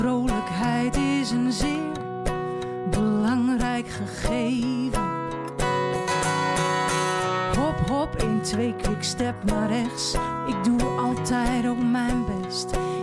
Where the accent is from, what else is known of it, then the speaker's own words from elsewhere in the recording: Enschede, Overijssel, Netherlands; Dus opgroeien in Enschede, waar ik vandaan kom.